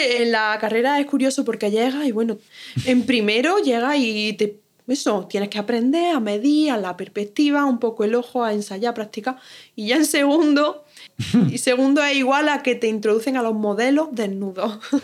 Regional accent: Jaén, Andalusia, Spain; also born or lived in Seville; now in United States; Echo de menos Jaén, soy de Jaén

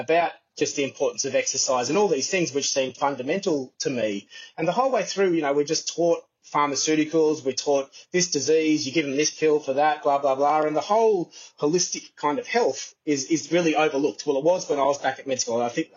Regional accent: Gold Coast, Queensland, Australia; growing up on the Gold Coast and, surfing, and there was a little bit of cannabis around.

